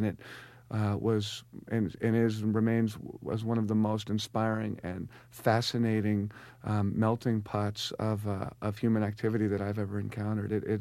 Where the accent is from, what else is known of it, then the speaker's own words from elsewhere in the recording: New York, United States; when I was growing up in Westchester, New York, my mother was volunteering at a psychiatric hospital in White Plains